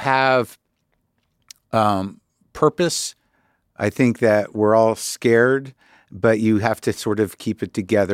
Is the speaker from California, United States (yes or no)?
no; Albuquerque, New Mexico, United States; also born or lived in New Jersey; I grew up in, you know, towny culture in Albuquerque, but I was from Jersey